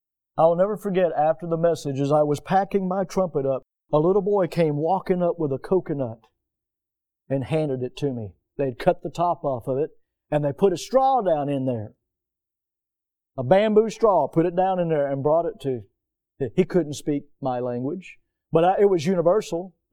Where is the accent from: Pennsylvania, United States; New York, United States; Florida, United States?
Florida, United States; because I'm from Florida, being out in the heat and so forth with soccer, it didn't bother me.